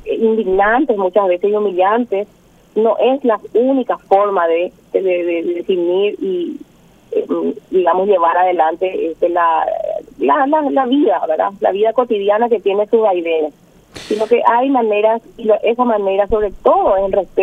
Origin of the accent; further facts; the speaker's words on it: Paraguay; como paraguayos